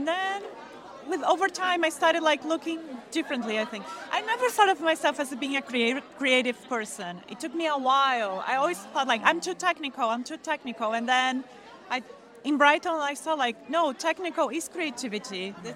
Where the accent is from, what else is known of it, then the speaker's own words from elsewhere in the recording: Brazil; I'm from Brazil